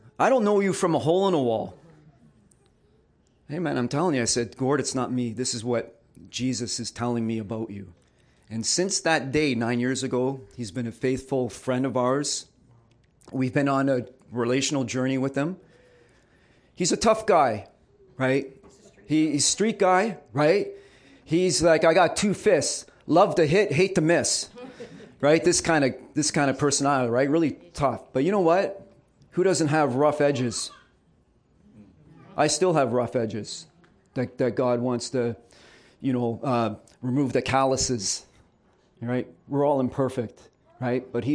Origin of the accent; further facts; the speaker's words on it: Jamaica; I'm Jamaican, whatever, right?